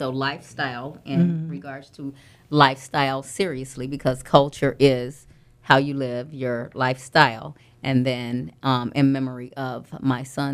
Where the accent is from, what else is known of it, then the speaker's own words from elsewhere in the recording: Georgia, United States; Well, I'm from South Georgia. So growing up, seeing a lot of things culture-wise made me say, okay, I need to learn Spanish.